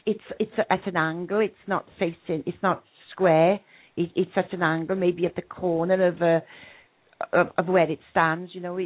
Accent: Wales, United Kingdom; accent: broad Welsh; Well, I hope my accent's not getting in the way of any interpretation here. As you guessed, it's a broad Welsh accent, isn't it? Very proud of my heritage.

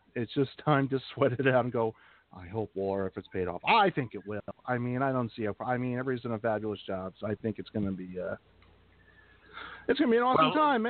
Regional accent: New York, United States; We're both from New York.

